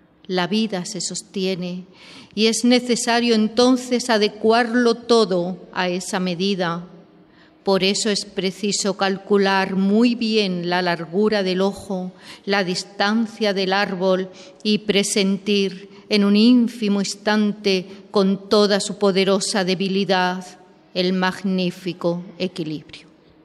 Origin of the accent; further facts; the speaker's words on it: Castilla-La Mancha, Spain; also born or lived in Extremadura, Spain / Granada, Spain; aunque soy de padres andaluces y nací en Extremadura. Y bueno, yo empecé a escribir en la Mancha, donde pasé mi infancia y mi adolescencia.